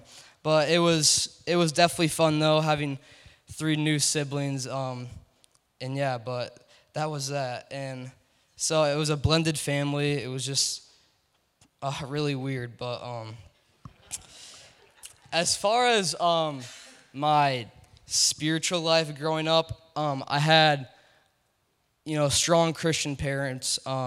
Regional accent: Elk River, Minnesota, United States; also born or lived in Kansas City; I was born in Kansas City, a suburb of Kansas City, and I lived in there. I lived that region for 3 years-ish, and then I moved here to Minnesota, to Elk River, Minnesota.

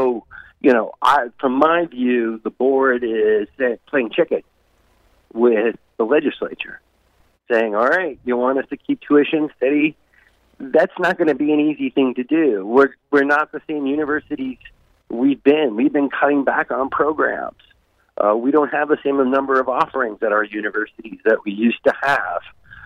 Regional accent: New York, United States; although I grew up in New York. I went to a city university school.

